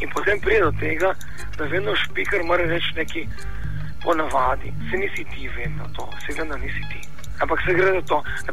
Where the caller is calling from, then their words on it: Nova Gorica, Goriška, Slovenia; iz Nove Gorice, ne?